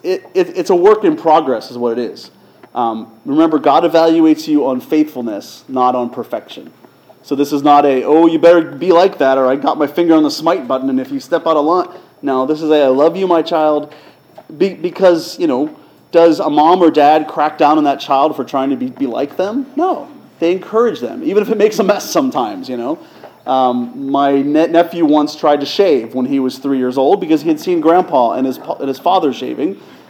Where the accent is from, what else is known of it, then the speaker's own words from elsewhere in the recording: Indiana, Pennsylvania, United States; But my point is, my hometown has these crosswalks. You know here where the crosswalks beep and make little noises to tell you to cross the street? In Indiana, Pennsylvania, it's a recording that's in the voice of Jimmy Stewart